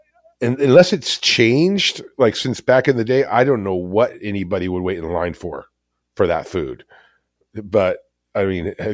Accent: California, United States; Add that to the list of being lucky and growing up in Orange County on our street or whatever else.

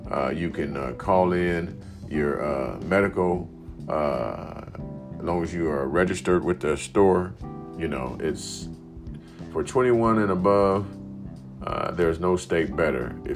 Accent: Nebraska, United States; now in Florida, United States; I come from Nebraska. It was very humid there too.

